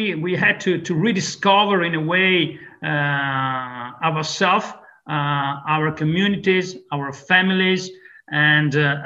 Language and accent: English; Venice, Veneto, Italy; English is a second language; I'm a Venetian native. In my hometown, Venice, for all your the audience that had the privilege to visiting Venice